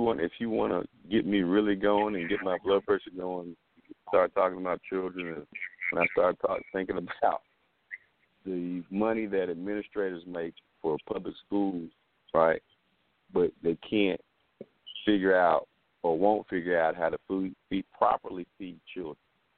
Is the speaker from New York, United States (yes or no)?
no; Indiana, United States; It reminds me of when I was young growing up in Indiana.